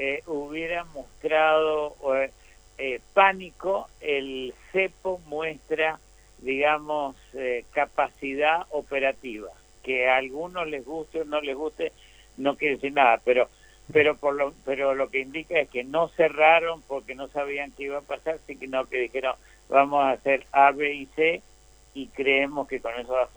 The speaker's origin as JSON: {"language": "Spanish", "region": "Mendoza", "country": "Argentina", "said": "Yo soy mendocino, así que..."}